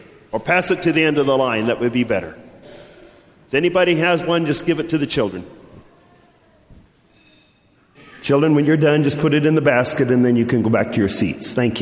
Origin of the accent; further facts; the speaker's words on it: Belpre, Ohio, United States; I was thinking it's probably like my hometown, Belpre. You know, just not much there. No future to it.